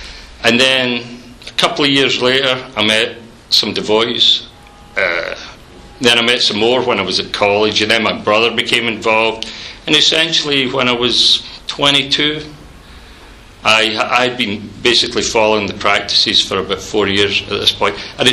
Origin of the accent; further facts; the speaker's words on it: Hamilton, Scotland, United Kingdom; born there; Well, I was born in Scotland in a little place called Hamilton in 1953. And my parents were both pretty well born-again Christians.